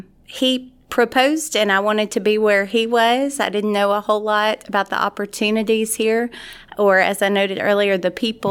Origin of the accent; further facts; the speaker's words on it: Swartz, Louisiana, United States; So I'm from Swartz, which is right outside of Monroe.